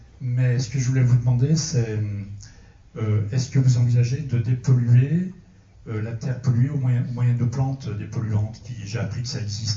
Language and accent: French; Bourg-Argental, Auvergne-Rhône-Alpes, France; je viens de Bourg-la-Gentale, dans le sud de la Loire.